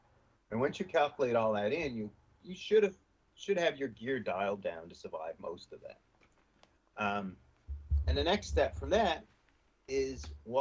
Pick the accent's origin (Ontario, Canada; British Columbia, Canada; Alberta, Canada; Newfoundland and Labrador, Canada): Newfoundland and Labrador, Canada; also born or lived in Nova Scotia; growing up in Newfoundland and living in Nova Scotia, it was pretty accurate.